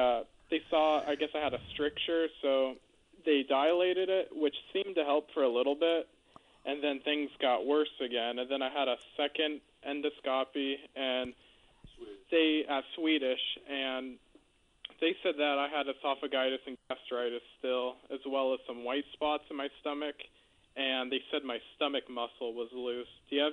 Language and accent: English; Federal Way, Washington, United States; Hi, I'm from Federal Way, and I've been suffering with esophagitis and gastritis for about 2 years now.